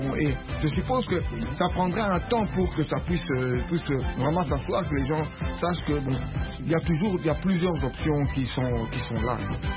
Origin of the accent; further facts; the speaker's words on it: Belgium; born there; Écoute, moi, je suis né en Belgique.